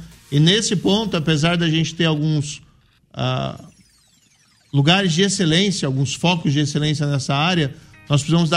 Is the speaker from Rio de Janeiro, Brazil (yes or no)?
no; Maringá, Paraná, Brazil; also born or lived in Londrina; A gente tem orgulho de ser paranaense. Eu sou aqui do interior, inclusive, também sou de Maringá, né? Vivi muito aqui também em Londrina.